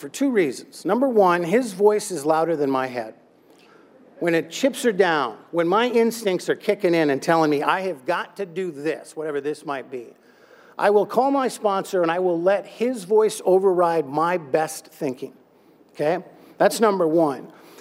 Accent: Fargo, North Dakota, United States; I'm from Fargo, North Dakota, as I said.

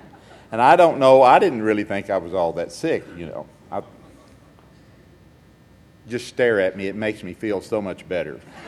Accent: Houston, Texas, United States; also born or lived in Austin; I'm from Houston. I'm a member of the Cypress Wood group of Alcoholics Anonymous in Northwest Houston.

